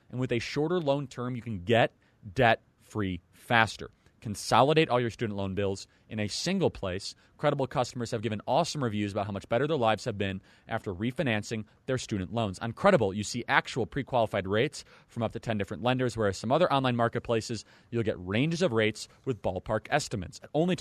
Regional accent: Illinois, United States; moved away; I grew up in Illinois. I'm no longer an Illinoisan.

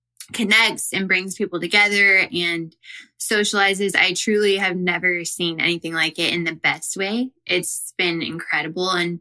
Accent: Dallas, Texas, United States; The interesting thing was I'm from Dallas, Texas.

